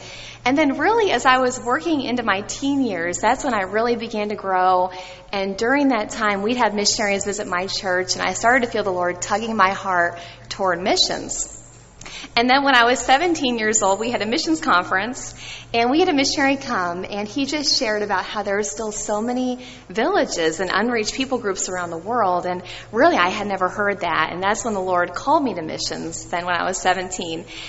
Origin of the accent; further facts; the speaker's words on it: Pensacola, Florida, United States; I'm from Pensacola, Florida